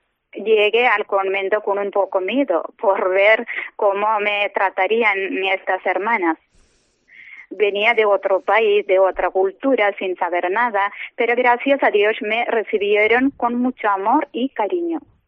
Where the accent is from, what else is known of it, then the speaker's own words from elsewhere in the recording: India; Spanish is a second language; now in Segovia, Spain; Soy de la India, ya me lo has dicho. Llevo 27 años en esta comunidad y en la diócesis de Segovia, por supuesto.